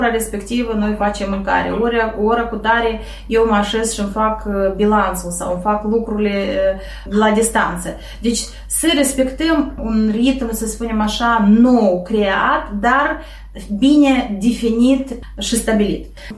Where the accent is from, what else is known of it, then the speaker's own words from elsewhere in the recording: Moldova; nu doar noi ca moldoveni, dar le are toată lumea